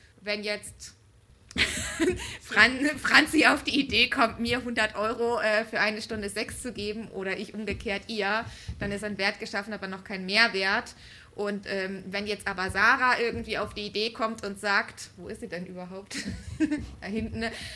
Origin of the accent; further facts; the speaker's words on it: Berlin, Germany; ich komme aus Berlin